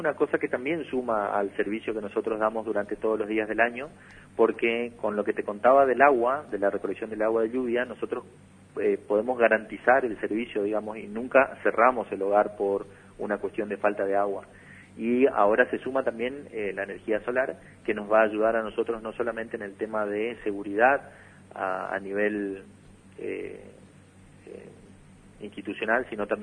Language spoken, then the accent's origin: Spanish; Puerto Iguazú, Misiones, Argentina; no podemos negar, digamos, los que somos de Iguazú, que hace falta un mejor servicio de energía eléctrica en la ciudad